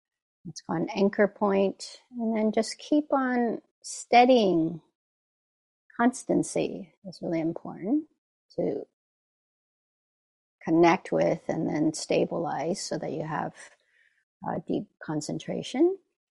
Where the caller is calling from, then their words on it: San Francisco, California, United States; I'm zooming in from Ramatushland, otherwise known as San Francisco.